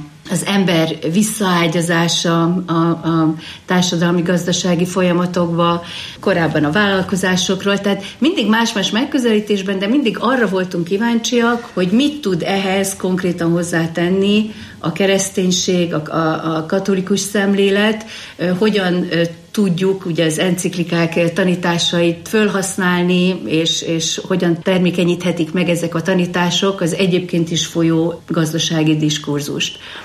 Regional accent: Sátoraljaújhely, Borsod-Abaúj-Zemplén, Hungary; born there; Ugye én Sátoraljóújhelyen születtem, két testvérem van, egy nővérem és egy bátyám

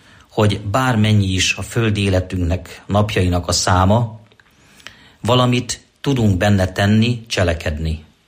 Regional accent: Sárospatak, Borsod-Abaúj-Zemplén, Hungary; born there; és Sárospatak az a város, ahol én magam is születtem, és ahol az esztendők során magamba szívtam Árpádházi Szent Erzsébetnek a tiszteletét.

